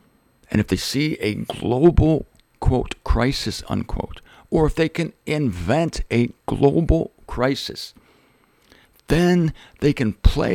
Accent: Ohio, United States; I was born and raised in Ohio, what they call flyover country.

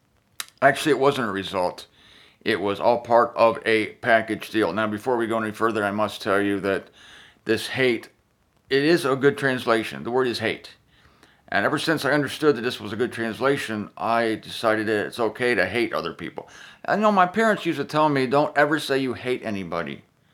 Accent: Canton, Ohio, United States; broadcasting from my hometown in Canton, Ohio, from a Red Roof Inn in North Canton specifically

